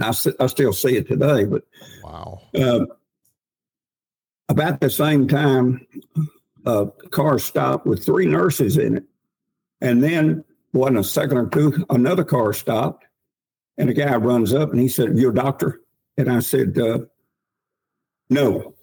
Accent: Mississippi, United States; because I grew up here in the Mississippi Delta. I fished Oxbow Lakes up and down the Mississippi

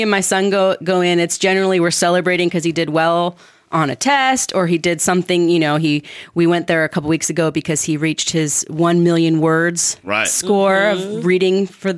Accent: California, United States; I come from Orange County where we had really good boba places down there

